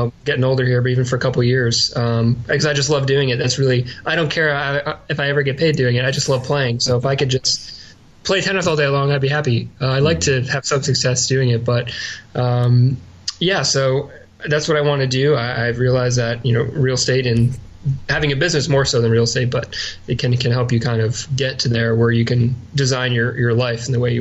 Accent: Edison, New Jersey, United States; now in Delaware, United States; I'm from New Jersey originally, you know, central North Jersey or Edison area.

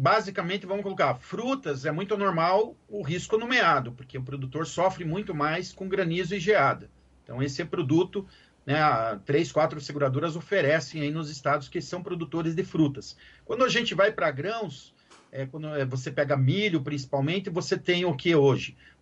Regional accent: Paraná, Brazil; Eu sou do Paraná, é mais fácil lembrar o número às vezes

